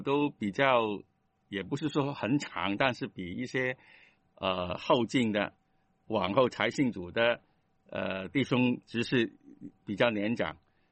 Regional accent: Guangdong, China; 这个是我们广东人的

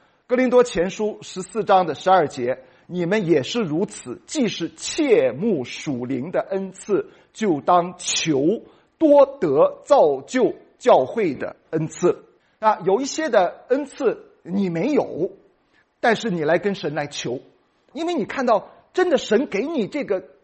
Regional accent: northern China, China; 所以亲爱的弟兄姊妹，我是一个北方人啊

